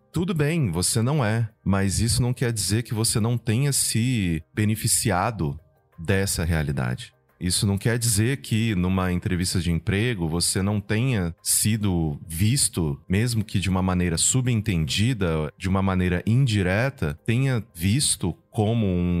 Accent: São Paulo, Brazil; moved away as an adult; eu fui criado no interior de São Paulo. Então, eu sou caipira. E eu falo isso com receio algum. Quando eu vim para São Paulo, quando eu tinha meus 19 anos

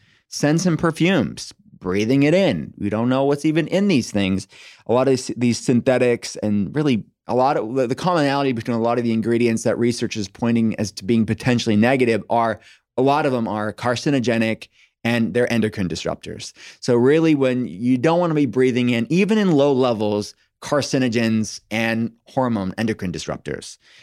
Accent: United States; I'm an American.

